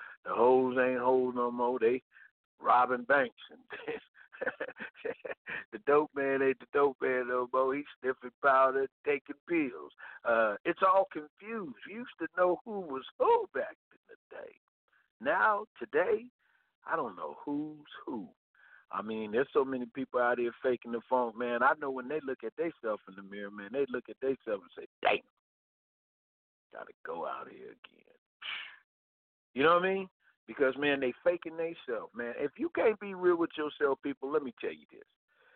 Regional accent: Oak Park, California, United States; because I'm from Oak Park, they ain't going to listen to me

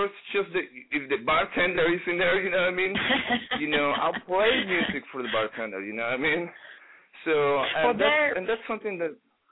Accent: Mexico; because I say, well, you know, I'm from Mexico, you know, I'm not from here, you know

